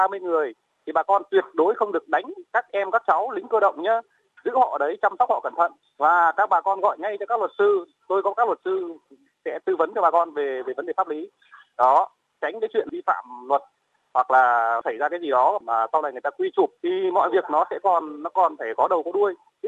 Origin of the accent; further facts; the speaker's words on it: Hanoi, Vietnam; Thì mình là dân Hà Tây, trong Đồng Tâm là một nửa cái làng đó là họ hàng nhà mình hiểu các cụ